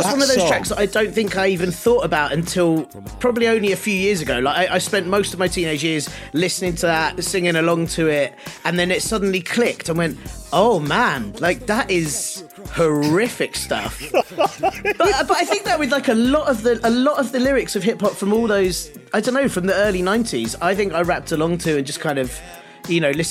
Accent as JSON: {"language": "English", "region": "London", "country": "United Kingdom", "tie": "born or raised there", "said": "I grew up in North London."}